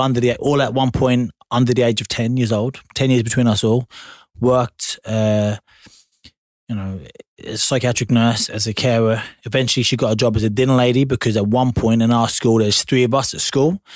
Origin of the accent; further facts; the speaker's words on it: Lowestoft, East of England, United Kingdom; I grew up in Lowestoft, one of the most whitest, like underprivileged places in the country, poorest people in the country, like you know, ignored places in the country.